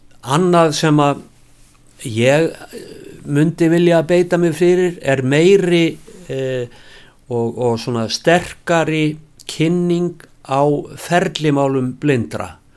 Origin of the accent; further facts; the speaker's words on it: Reykjavík, Capital Region, Iceland; Ég fæddur í Reykjavík 1950. … rafvirki og Gerður Magnúsdóttir kennari. Ég ólst upp inn í bústaðahverfi þó að fjölskyldan ætti nú rætur á hverfiskotunni